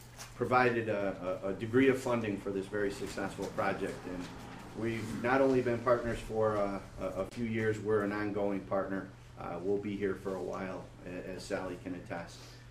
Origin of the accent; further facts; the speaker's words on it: Canajoharie, New York, United States; in Canajoharie, in my hometown, there's a lot of revitalization going on.